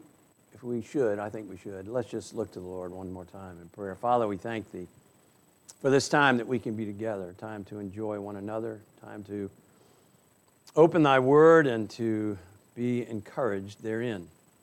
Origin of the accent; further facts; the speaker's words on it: South Carolina, United States; Listen, there's nothing finer for a Southern boy to come to Alabama. For you see, I'm from South Carolina, and we were the first to secede.